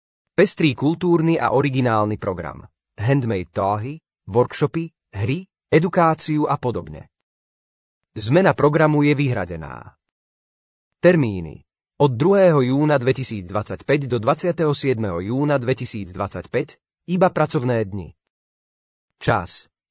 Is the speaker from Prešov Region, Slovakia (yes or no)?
yes; Levoča, Prešov Region, Slovakia; Moje rodné mesto dnes žije svojím moderným rytmom a aj so svojou históriou patrí ku klenotom Slovenska.